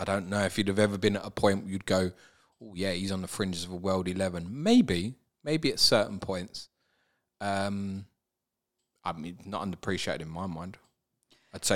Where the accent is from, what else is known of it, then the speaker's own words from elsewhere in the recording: England, United Kingdom; You go for breakfast in the morning abroad as an English person.